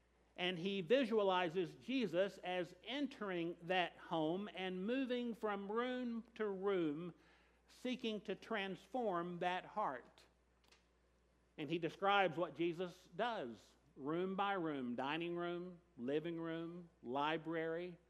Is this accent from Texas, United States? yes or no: no; Gatlinburg, Tennessee, United States; going to a Christian conference in my presbytery growing up in Gatlinburg, Tennessee one winter with a lot of other young adults